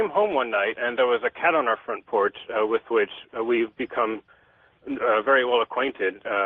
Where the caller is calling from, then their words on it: Chattanooga, Tennessee, United States; I'm calling from Chattanooga.